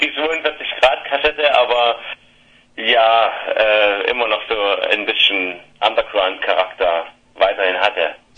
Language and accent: German; Chemnitz, Saxony, Germany; Wir kommen aus Chemnitz, eine wunderschöne Stadt in Sachsen. Man wird es bestimmt nicht hören, dass wir Sachsen sind, aber ja, wir kommen aus Chemnitz.